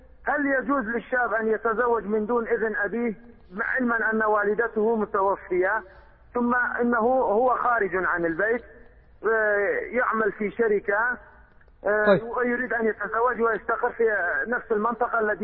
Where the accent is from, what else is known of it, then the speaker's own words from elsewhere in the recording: Mosul, Nineveh, Iraq; عندنا في العراق في مدينة الموصل